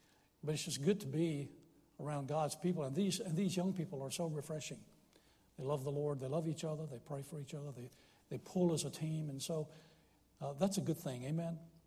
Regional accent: Lynchburg, Virginia, United States; I grew up in Lynchburg, Virginia. I was saved as a bus kid at Thomas Road.

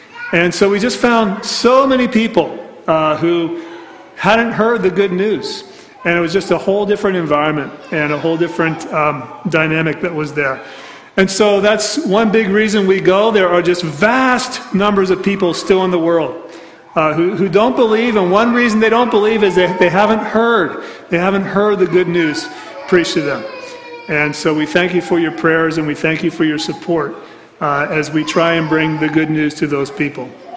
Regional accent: Japan; also born or lived in Philadelphia; I grew up in Japan as a child of missionaries. I was a missionary kid myself. I spent the middle 20 years or so of my life in Philadelphia.

